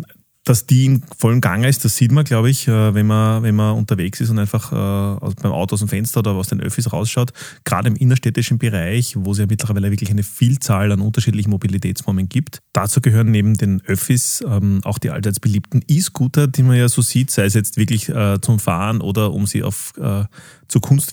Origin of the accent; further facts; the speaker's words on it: Vienna, Austria; Ich bin ein gebürtiger Wiener, habe aber nicht immer direkt in Wien gelebt, sondern auch eine Zeit lang leicht außerhalb von Wien.